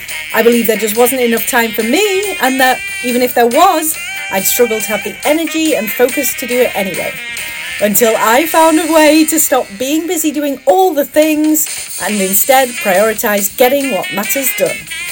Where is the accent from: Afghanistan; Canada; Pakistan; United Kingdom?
United Kingdom; now in United States; as a Brit living in the US